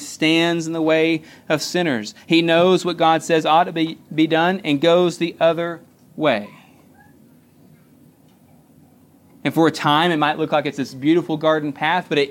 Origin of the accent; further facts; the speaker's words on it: Texas, United States; I grew up in the Panhandle. There's not a whole lot of trees running around up in the Panhandle. But down here, there's lots of them. And where we lived in Seguin, there's even more.